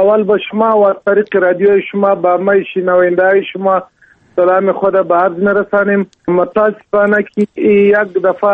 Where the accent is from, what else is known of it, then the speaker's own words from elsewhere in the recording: Afghanistan; مگر ما چون که ما افغان هستیم، نماینده ملت هستیم